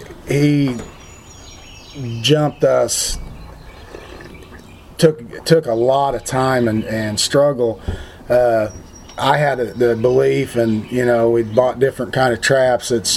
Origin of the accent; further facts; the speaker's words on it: Illinois, United States; even though we're from Illinois anymore, not always really proud of that, but it's small farm, you know.